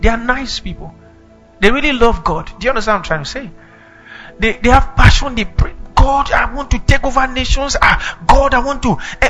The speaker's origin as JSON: {"language": "English", "town": "Zaria", "region": "Kaduna State", "country": "Nigeria", "tie": "born or raised there", "said": "I was coming from an apostolic setting. I grew up in Kaduna, Zaria. So we are known there till today for prayer."}